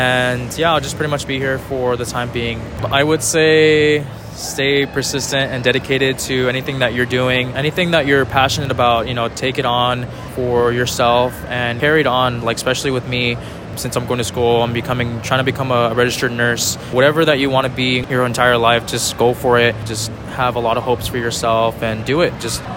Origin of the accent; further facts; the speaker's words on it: California, United States; I'm from Orange County, California, and my tribe affiliation is Tohono O'odham, which is located in southern Arizona.